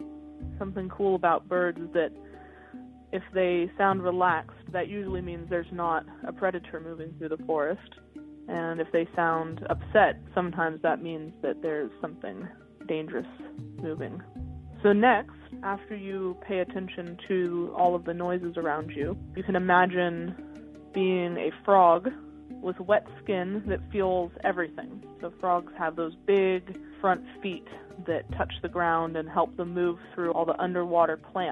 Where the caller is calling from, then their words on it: California, United States; I'm calling today from California. I run a nature program for kids out in the San Francisco Bay Area.